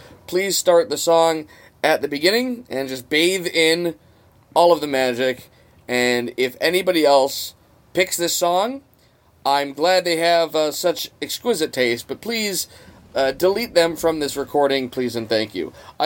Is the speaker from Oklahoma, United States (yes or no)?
no; Detroit, Michigan, United States; born there; I was born in Detroit proper, and then my parents moved us out into the middle of nowhere, but Motown music was everywhere.